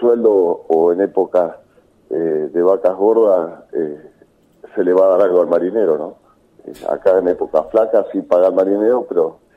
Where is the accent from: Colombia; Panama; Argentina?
Argentina; Y lo que más duele como argentino, como siempre lo digo